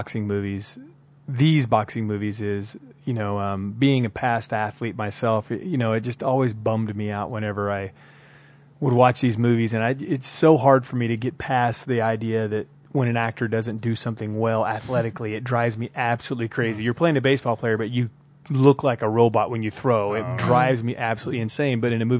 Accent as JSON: {"language": "English", "region": "Oklahoma", "country": "United States", "tie": "born or raised there", "said": "I grew up in Oklahoma, and we would always go watch these boxing matches in some, you know, high school auditorium"}